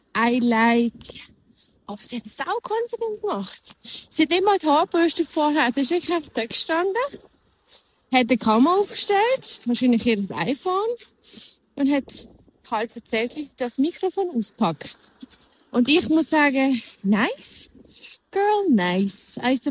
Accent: Switzerland; German is a second language; ich komme aus der Schweiz

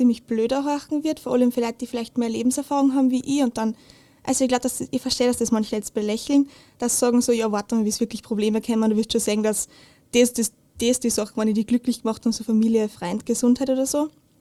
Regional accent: Steyr, Upper Austria, Austria; ich bin aus Steyr, ich bin 19 Jahre alt. Ich studiere derzeit Lehramt in Linz, Englisch und Geschichte. Genau, ich bin in Steyr aufgewachsen, ich habe zwei jüngere Schwestern.

